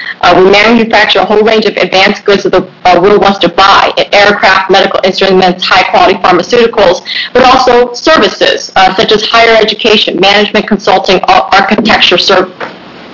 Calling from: East Coast, United States; I am testifying from the East Coast.

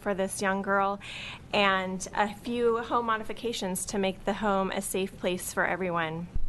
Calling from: Bend, Oregon, United States; I come to you today from Sunny Bend.

